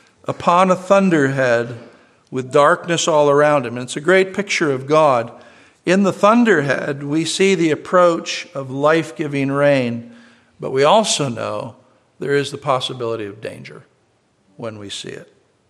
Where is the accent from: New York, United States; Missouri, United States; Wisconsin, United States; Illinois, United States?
New York, United States; I grew up in near Buffalo, New York, and we would lift up the garage door